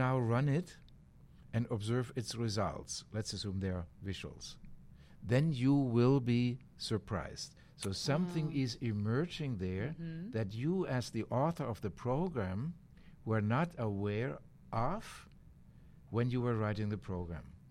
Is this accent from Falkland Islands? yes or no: no; Bremen, Germany; English is a second language; from Germany, Bremen in Germany.